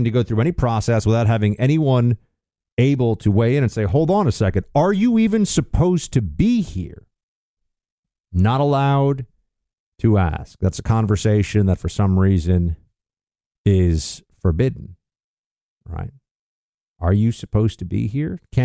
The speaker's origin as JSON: {"language": "English", "region": "New York", "country": "United States", "tie": "born or raised there", "said": "Look, I grew up in New York. Central Park has a special resonance with me."}